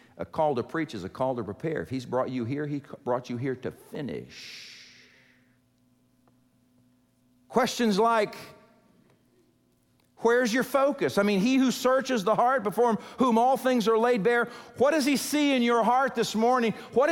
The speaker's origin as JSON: {"language": "English", "region": "Texas", "country": "United States", "said": "Now, if you hang out with people from Georgia, and I'm from Texas, but you hang out from people with Georgia, you learn all kinds of things."}